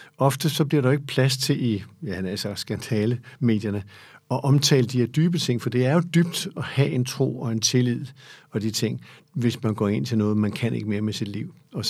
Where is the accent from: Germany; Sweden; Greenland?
Greenland; jeg har sagt som grønlænder